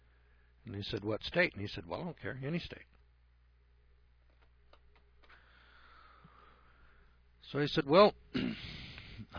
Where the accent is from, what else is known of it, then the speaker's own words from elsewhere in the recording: Isabella, Missouri, United States; I'm from Isabella, Missouri.